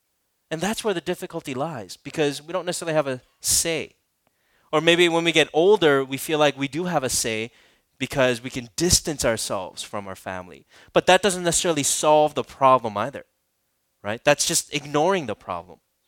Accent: South Korea; When I grew up in Korea, you know, all of us would gather together at my aunt's house

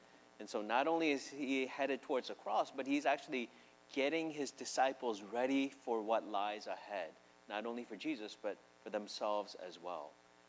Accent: Midwest, United States; the flip side of growing up in the Midwest, you know that sooner or later, that white, beautiful snow is going to turn into

